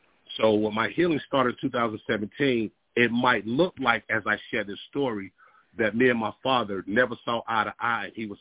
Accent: Asheville, North Carolina, United States; also born or lived in Winston-Salem; I am from Asheville, North Carolina, born in Winston-Salem, but I am from Asheville, North Carolina.

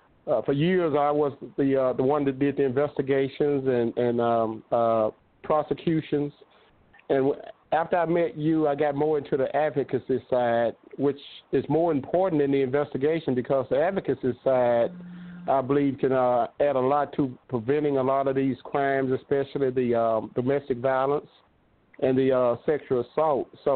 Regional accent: Memphis, Tennessee, United States; I grew up in the Hurt Village Housing Projects, the oldest of nine children to a single mother.

